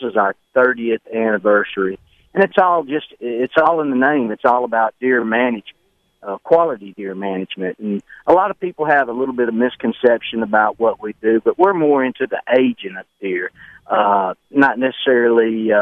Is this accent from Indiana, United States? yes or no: no; Alabama, United States; here in Alabama, or at least where I'm from Alabama, live in Macon County, Alabama.